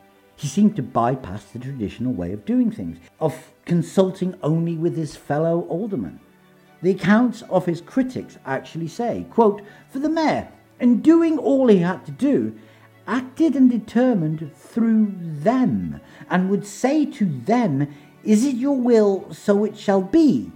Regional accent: London, United Kingdom; I think as a Londoner, I can honestly say, he sounds great, doesn't he?

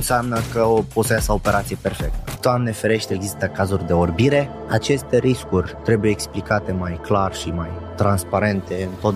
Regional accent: South Governorate, Lebanon; Romanian is a second language; Eu vin din Liban, din sud Libanului. E o zonă de un pic mai cu conflict.

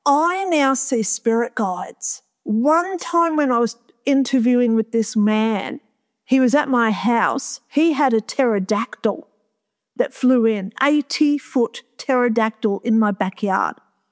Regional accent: Australia; Some other people turned up with other uniforms on that I never knew because I'm from Australia and I don't know the uniforms.

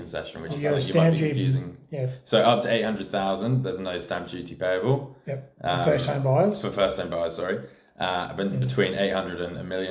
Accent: England, United Kingdom; now in Australia; I'm from England initially, but I've been here for 6 years.

